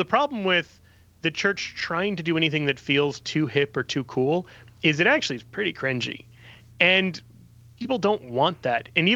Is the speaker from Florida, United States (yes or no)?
no; Kansas City, Missouri, United States; I'm from Kansas City. It would just be an own goal if I made fun of our accent.